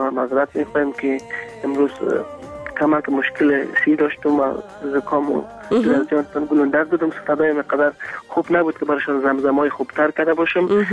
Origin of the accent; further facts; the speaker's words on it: Afghanistan; از افغانستان هستم